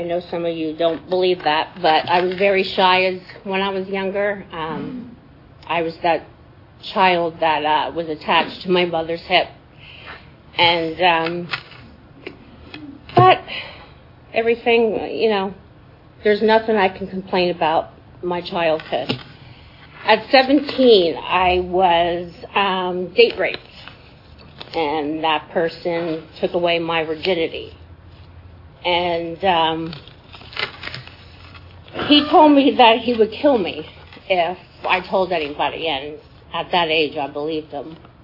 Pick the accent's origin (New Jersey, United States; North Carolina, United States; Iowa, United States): New Jersey, United States; born there; I was born in New Jersey from a family of six.